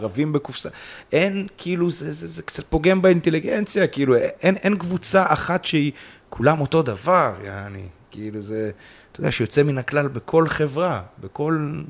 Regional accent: Kiryat Gat, Southern District, Israel; now in Central District, Israel; אני בא במקור, מבית, אני אמנם חי פה 10-11 שנים במרכז, אבל אני בא מקריית גת ומבית של אמא שלי, אחי, אחותי, דתיים, כאילו, וגדלתי ככה

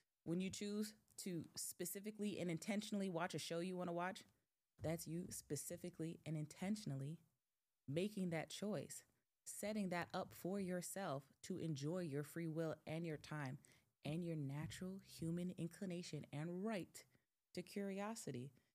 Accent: New York, United States; It's my right as a human being, as an American, as a New Yorker, to go to my library and borrow a book.

